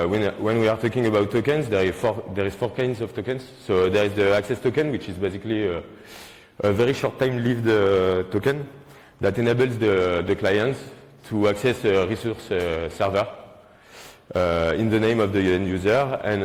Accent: France; accent: French; English is a second language; So first of all, I'm really sorry for my French accent. I will do my best.

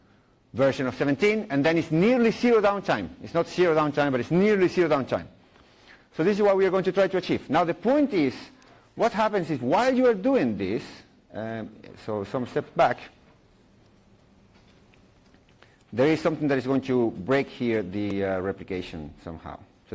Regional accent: Chile; now in Belgium; I'm originally from Chile, living in Belgium since the beginning of the century.

